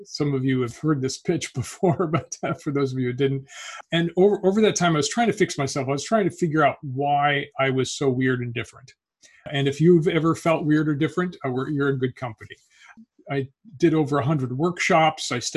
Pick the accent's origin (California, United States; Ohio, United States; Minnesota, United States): California, United States; Petaluma; I'm from Petaluma, California. I'm in the Sonoma County area.